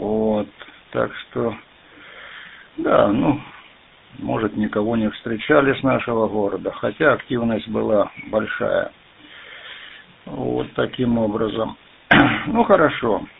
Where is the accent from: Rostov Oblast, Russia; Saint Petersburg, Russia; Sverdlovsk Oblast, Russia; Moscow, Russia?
Rostov Oblast, Russia; Donetsk; also born or lived in Novocherkassk; Я родился, правда, в Новочеркасске. Ну, а переехали сюда в 58-м году. Станица Гундаровская, такая есть казачья станица Гундаровская. Ну, это рядом, тут 7 километров от города. Сейчас уже это город Донецк